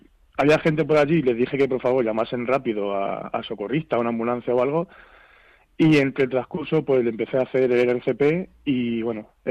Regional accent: Talavera de la Reina, Castilla-La Mancha, Spain; De Talavera, la Reina, Toledo.

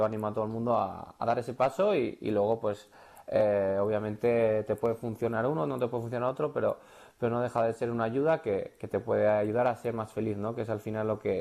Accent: Irurzun, Navarre, Spain; now in Madrid, Spain; Me he criado en Irurzun, soy de Irurzun. Me he criado desde los 5 años jugando a fútbol sala en Xota.

